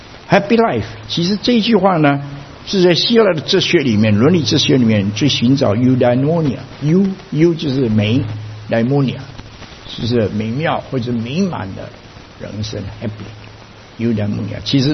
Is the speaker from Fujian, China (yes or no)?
yes; Fujian, China; 最后我们福建话叫做论